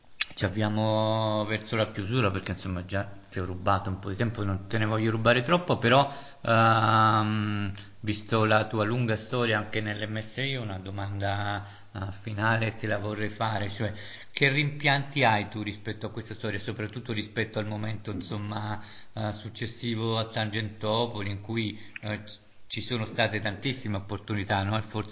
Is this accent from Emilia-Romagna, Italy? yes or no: no; Umbria, Italy; io sono umbro, tra l'altro, quindi ho anche dovuto votare